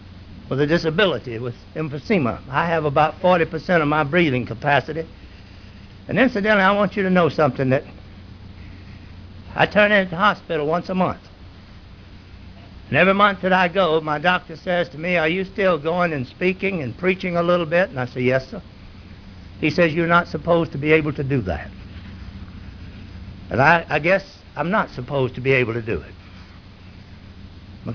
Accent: Columbus, Georgia, United States; also born or lived in Virginia / Newnan; I'm from Virginia. I was born in Newnan, raised in Columbus, and this is why I've been telling about Georgia people.

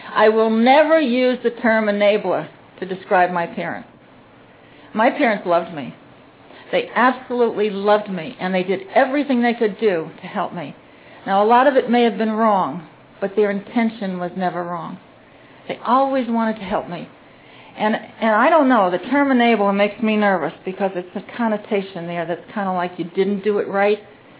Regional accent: Manhattan, New York, United States; born there; I'm Irish, Italian, Greek, Roman Catholic. I'm the middle of three daughters. I was born in the middle of Manhattan, and none of that caused my alcoholism.

